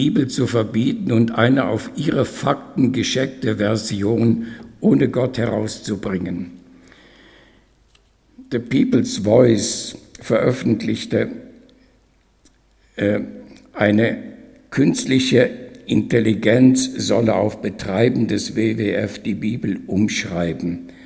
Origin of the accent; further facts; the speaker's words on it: Switzerland; Wenn ich sage, ich bin aus der Schweiz, dann beneiden uns viele.